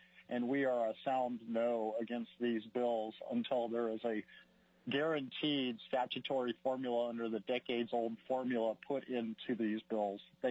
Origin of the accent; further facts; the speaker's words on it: Big Lake, Alaska, United States; I am from Big Lake